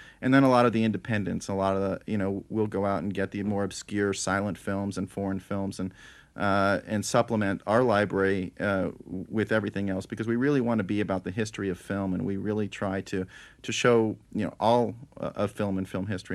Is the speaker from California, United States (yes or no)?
yes; Los Angeles, California, United States; Well, for me, I grew up in Los Angeles, and I was an only child, so I think I had TV on constantly.